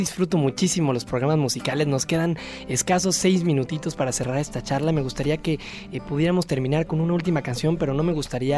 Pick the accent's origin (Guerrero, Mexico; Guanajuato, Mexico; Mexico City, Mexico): Mexico City, Mexico; Soy chilango y a mucha honra.